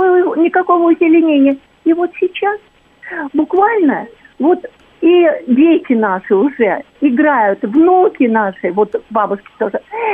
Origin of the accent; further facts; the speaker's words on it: Moscow, Russia; всю жизнь мы коренные москвичи, всю жизнь прожили.